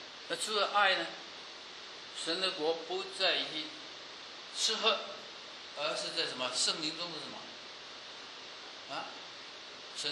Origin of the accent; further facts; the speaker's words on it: Guangdong, China; 我是广东人，几乎山珍海味这么吃尽了，啊，不但从台湾吃到美国，啊，从美国吃到澳门